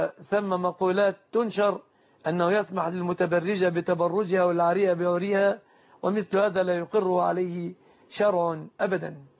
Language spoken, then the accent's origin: Arabic; Egypt; أن يحفظ بلادنا مصر